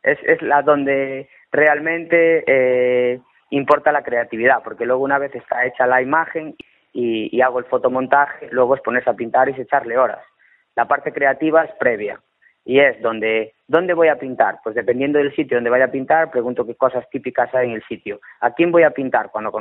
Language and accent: Spanish; Cambre, Galicia, Spain; Y yo soy de Cambre, además.